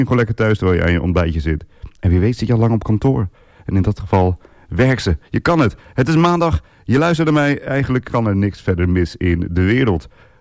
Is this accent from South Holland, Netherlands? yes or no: no; Assen, Drenthe, Netherlands; now in Texel, Netherlands; Ik ken dit principe ken ik uit Assen, Drenthe, waar ik vandaan kom.